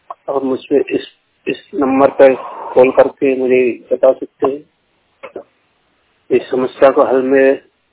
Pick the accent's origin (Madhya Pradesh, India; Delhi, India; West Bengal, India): Madhya Pradesh, India; Vidisha; मेरा जिला है विदिशा, मध्य प्रदेश।